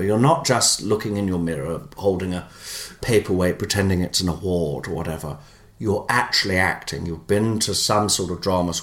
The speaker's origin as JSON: {"language": "English", "town": "Leicester", "region": "East Midlands", "country": "United Kingdom", "said": "I come from Leicester originally."}